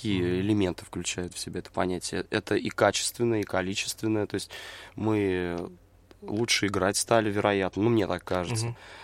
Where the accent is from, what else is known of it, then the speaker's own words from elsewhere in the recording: Voronezh, Voronezh Oblast, Russia; И состав московский, кроме меня, я из Воронежа.